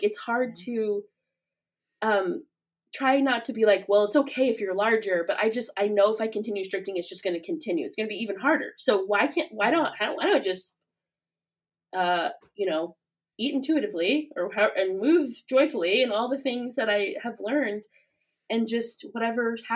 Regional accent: Springfield, Missouri, United States; I just moved back to my hometown of Springfield, Missouri, which doesn't have the fat community.

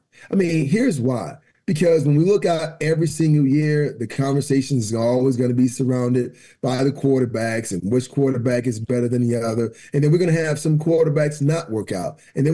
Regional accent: Miami, Florida, United States; Where I come from, where I grew up in Miami, the saying was, don't talk about it, be about it.

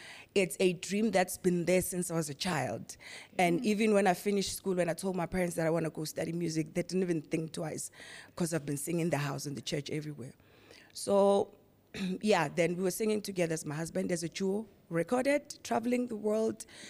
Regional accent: Pretoria, Gauteng, South Africa; Yes, I'm from Pretoria.

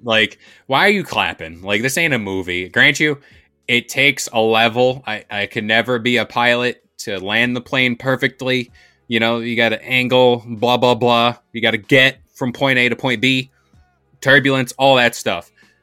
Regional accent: United States; I'm American, but I can't bring myself to do that.

